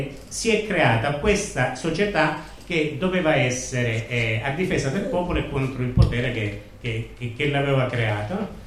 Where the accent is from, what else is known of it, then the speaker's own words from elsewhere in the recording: Calabria, Italy; Sia per una questione di odio profondo verso quel fenomeno in quanto calabrese, perché noi da calabrese conosciamo veramente cos'è quel fenomeno e quanti danni ha arrecato alla nostra terra